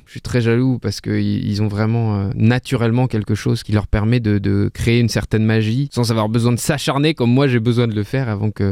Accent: Paris, Île-de-France, France; donc puis je viens de la Porte de Saint-Cloud.

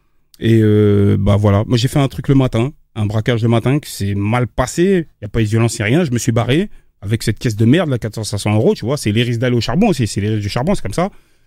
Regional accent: Aubervilliers, Île-de-France, France; j'ai grandi à Aubervilliers, je suis arrivé à Villiers-le-Bel.

